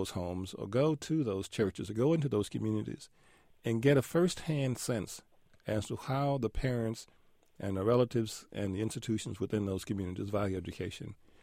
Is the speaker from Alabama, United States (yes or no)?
yes; Alabama, United States; When I grew up in Alabama, I was not allowed in the library because I was black.